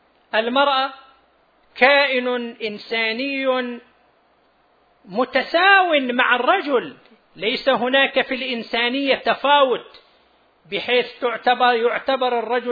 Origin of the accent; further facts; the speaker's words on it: Saudi Arabia; بلد مثل بلدنا المملكة العربية السعودية